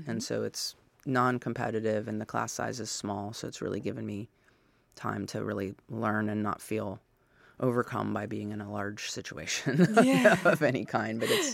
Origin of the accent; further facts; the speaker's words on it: Aliquippa, Pennsylvania, United States; I'm from the Hopewell, Aliquippa area, so mm-hmm. I've grown up and around the city. You know, I've pretty much always been here.